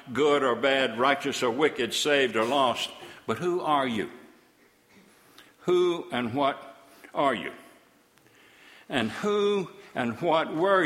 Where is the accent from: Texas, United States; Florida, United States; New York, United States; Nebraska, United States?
Florida, United States; Panama City; I was born here in Panama City. Panama City is my hometown.